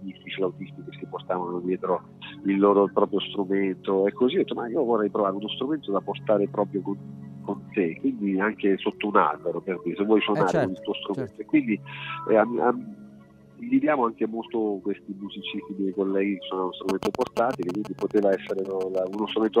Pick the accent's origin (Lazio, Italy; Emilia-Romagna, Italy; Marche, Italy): Marche, Italy; Fermo; Io sono di Fermo, delle Marche, del sud delle Marche, sì.